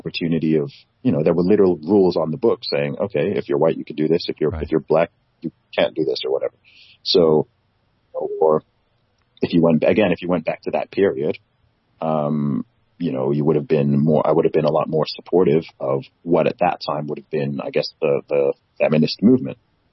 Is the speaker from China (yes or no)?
no; Saudi Arabia; I'm like, dude, I grew up in Saudi Arabia.